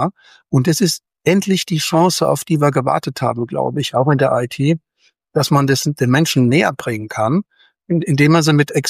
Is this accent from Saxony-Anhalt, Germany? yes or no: no; Rhineland-Palatinate, Germany; Wie Hausmacher, Leberwurst in der Pfalz. Ich komme aus der Pfalz.